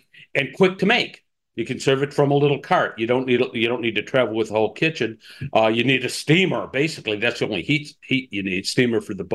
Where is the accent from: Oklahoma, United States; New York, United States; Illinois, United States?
Illinois, United States; Chicago; identity as a Chicagoan